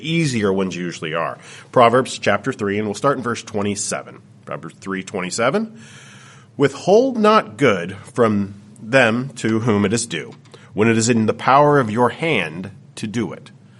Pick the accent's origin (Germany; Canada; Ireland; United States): Canada; Growing up in Canada, there's a couple of things that you do as a Canadian